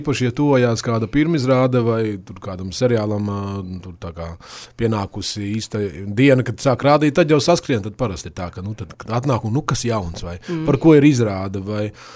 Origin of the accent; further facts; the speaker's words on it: Salacgrīva, Vidzeme, Latvia; jāņem vērā fakts, ka es esmu no Salacgrīvas un salacgrīvieši ar rīdzniekiem tā laikā ļoti nedraudzējās